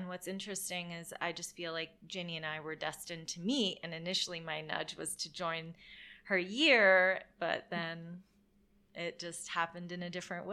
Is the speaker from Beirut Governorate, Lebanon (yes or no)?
yes; Beirut, Beirut Governorate, Lebanon; I grew up in Beirut, Lebanon.